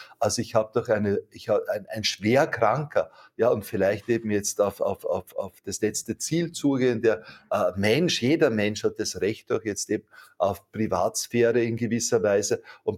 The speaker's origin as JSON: {"language": "German", "country": "Austria", "said": "Rosenmontag oder Faschingsmontag, wie wir bei uns in Österreich jetzt eben sagen."}